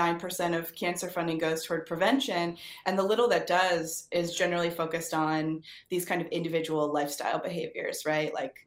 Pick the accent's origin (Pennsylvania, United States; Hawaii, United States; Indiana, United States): Pennsylvania, United States; My sister and I grew up in Pennsylvania.